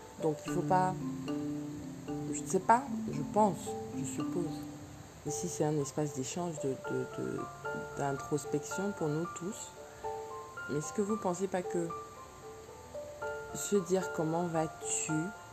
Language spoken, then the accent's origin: French; Cameroon; c'est surtout peut-être plus ici chez moi, au Cameroun, en tout cas dans mon contexte